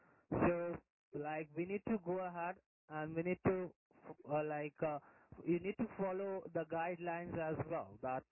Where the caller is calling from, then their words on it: Sydney, New South Wales, Australia; English is a second language; We're based in 55 Kent Street, Sydney.